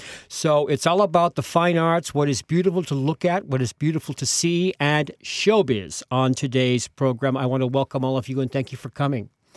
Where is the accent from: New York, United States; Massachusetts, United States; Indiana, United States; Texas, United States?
Massachusetts, United States; Boston; Being Boston Irish, I do love my wakes and funerals, so I hope you'll all indulge me.